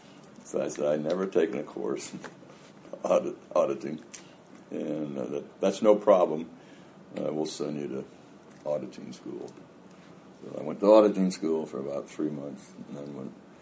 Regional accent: Illinois, United States; Yep, I grew up in Illinois, went to the University of Illinois.

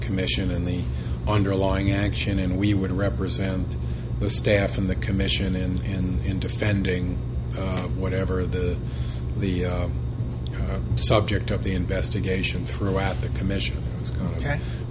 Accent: Valley Stream, New York, United States; No, I grew up in Long Island, Valley Stream, specifically, in New York State.

